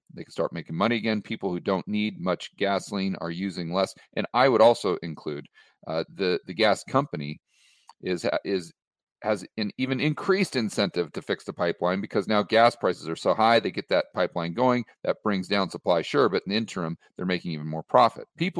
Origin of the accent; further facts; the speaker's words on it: United States; It just seems normal and intuitive for us growing up in the United States.